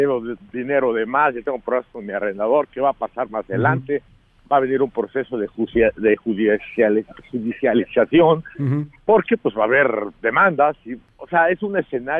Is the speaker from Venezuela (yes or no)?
no; Mexico; somos mexicanos, tenemos familiares, hijos, hermanos, queremos cuidar la salud de los mexicanos